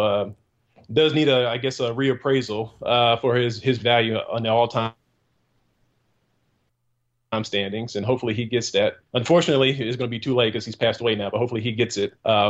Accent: Houston, Texas, United States; I grew up near Houston. My dad is from Houston.

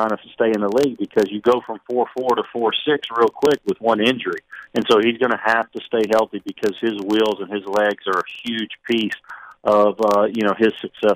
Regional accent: Louisiana, United States; I mean, I'm coming from Louisiana.

